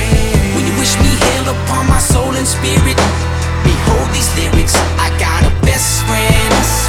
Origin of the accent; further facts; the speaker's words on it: Bible Belt, United States; But I grew up in the Bible Belt.